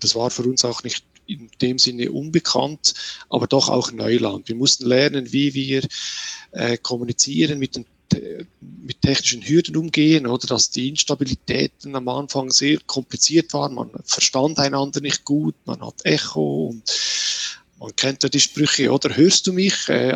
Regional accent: Switzerland; Bei uns in der Schweiz nehmen wir das ein bisschen lockerer.

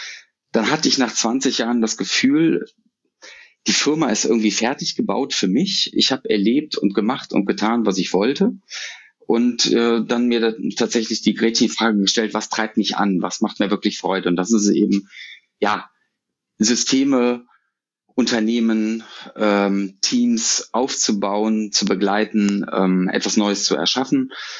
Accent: Düsseldorf, North Rhine-Westphalia, Germany; Ich bin ein Düsseldorfer Junge, ich bin in Düsseldorf geboren, aufgewachsen und habe es aus Gründen auch nicht rausgeschafft aus der Stadt.

